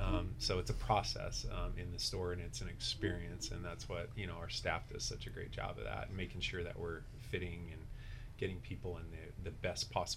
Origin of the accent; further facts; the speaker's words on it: Western Canada, Canada; No, so we were, well, I grew up in Western Canada, but we were in Jacksonville, Florida.